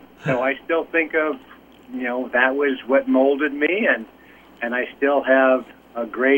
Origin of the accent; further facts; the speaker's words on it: Iowa, United States; So I like saying I'm from Iowa